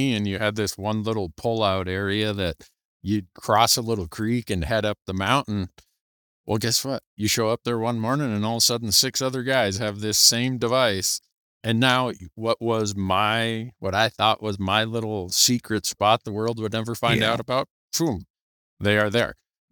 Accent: Montana, United States; Like my home state of Montana, we issue statutorily, we have to issue 17,000 non-resident deer and elk tags.

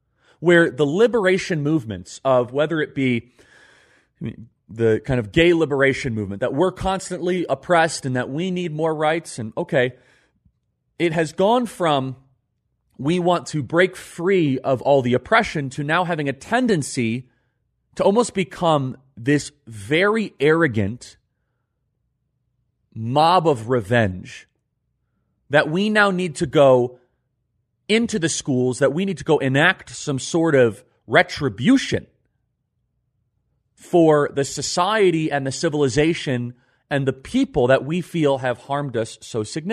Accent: United States; As I grew up in America and as I grew up in the conservative movement, I didn't really think twice about Pride Month or June.

